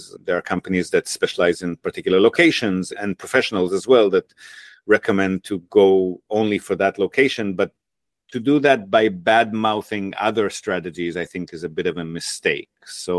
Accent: Australia; now in Japan; I came from Australia

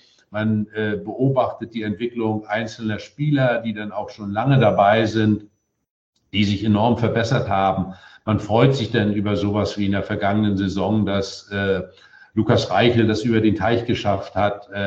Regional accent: Mecklenburg-Vorpommern, Germany; ich bin ja da im Norden groß geworden und schon als Kind bin ich damals mit meinem Vater erst zu Empor, dann zu Hansa Rostock.

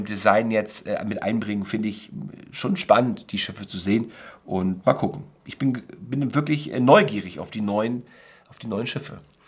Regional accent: Northern Germany, Germany; wie man so schön sagt bei uns in Norddeutschland

